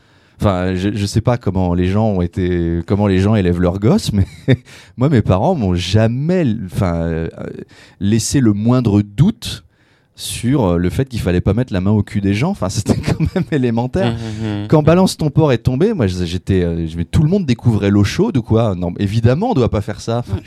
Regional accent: Versailles, Île-de-France, France; À pure souche, ouais. Ouais, je suis né à Versailles, grandi

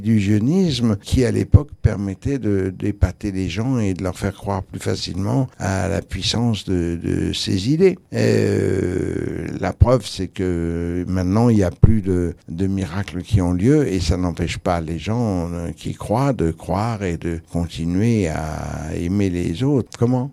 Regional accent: Nice, Provence-Alpes-Côte d'Azur, France; Moi, je suis niçois, je suis né à Nice.

